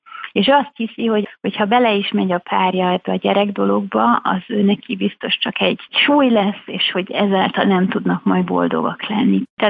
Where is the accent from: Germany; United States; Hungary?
Germany; Berlin; szüleim kikerültek kiküldetésbe Kelet-Berlinbe, és úgy Kelet-Berlinben, vagy Berlinben nőttem fel, aztán ott jártam egyetemre, ott ismertem meg a mai férjemet is. Szüleim aztán 15 év után visszajöttek Magyarországra, azóta is Budapesten élnek. Engem ilyen szempontból mindig magyarnak neveltek, magyar a családom